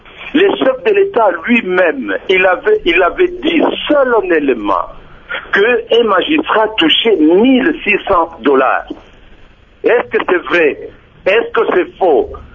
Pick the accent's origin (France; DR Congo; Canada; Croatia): DR Congo; Contrairement à ce que nous voyons ici chez nous en République démocratique du Congo, il y a des gens qui sont au-dessus de la loi.